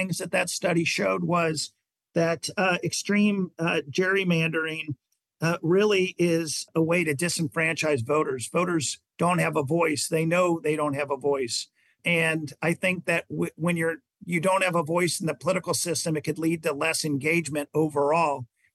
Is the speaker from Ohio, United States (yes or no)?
yes; Cincinnati, Ohio, United States; I grew up in Cincinnati. I love Ohio. I'm a homer about Ohio.